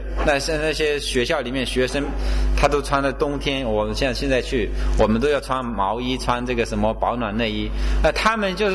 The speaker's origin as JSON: {"language": "Chinese", "country": "China", "said": "我们中国人不行，我们中国是吃饱了干活干不动你会累死"}